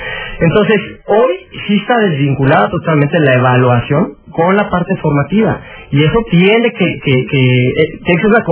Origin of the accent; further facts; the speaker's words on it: Mexico; lo que tenemos que pensar como mexicanos es qué es lo que nos une